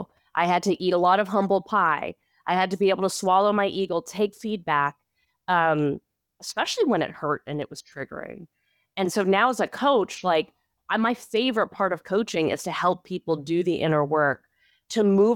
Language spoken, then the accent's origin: English; Los Angeles, California, United States; So I was like, no, this is my hometown.